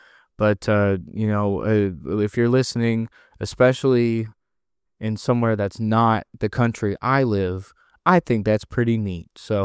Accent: United States; And my radar, I'm American.

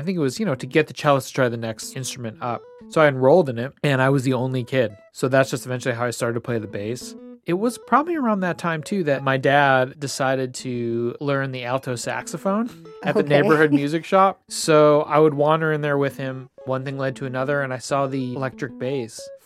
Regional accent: Chicago, Illinois, United States; And certainly like as I grew up in Chicago playing a lot of jazz and really like living and dying by like some crazy jazz

